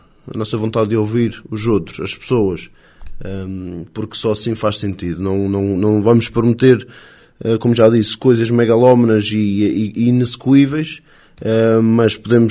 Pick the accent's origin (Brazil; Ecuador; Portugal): Portugal; Ribeira Seca; A Ribeira Seca é um lugar onde cresci, onde aprendi o valor da comunidade, da entreajuda e do respeito pelos outros.